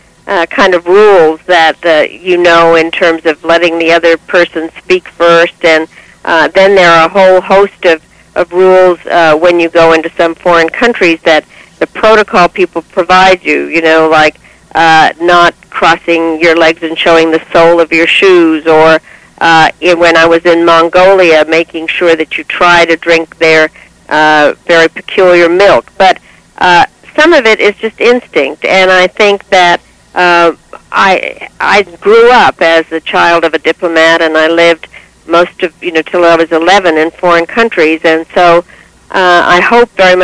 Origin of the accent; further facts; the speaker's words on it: United States; being an American, I decided that I had to have a network